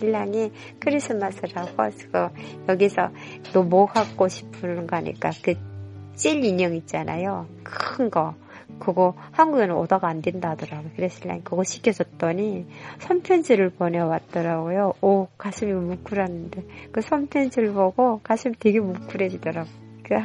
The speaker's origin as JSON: {"language": "Korean", "country": "North Korea", "said": "제가 북한 사람이라 하니까 아 여기 북한 사람들이 몇 명 된다고 소개시켜 준 거예요."}